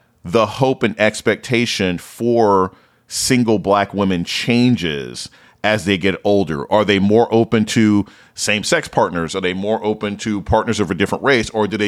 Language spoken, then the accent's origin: English; Nebraska, United States; I was growing up in Nebraska